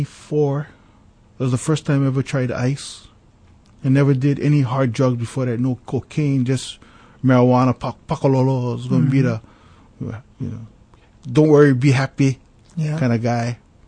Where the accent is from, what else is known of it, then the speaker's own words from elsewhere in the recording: Papakolea, Hawaii, United States; Well, I grew up in Papakolea, homestead up there by Punchbowl Cemetery. Lived there all my life until I graduated and went to college in 1988. Yeah. And so, Hawaiian from the hills, homestead.